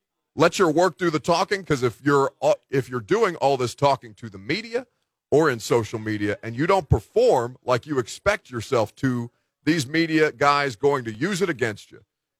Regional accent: Indiana, United States; I got a bunch of, you know, I'm from Indiana. I got a bunch of Colts fans in my life.

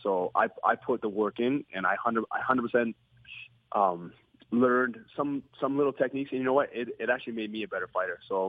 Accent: Canada; anytime the UFC offers me a fight there, I feel like I'm the Canadian guy, so I will definitely accept it.

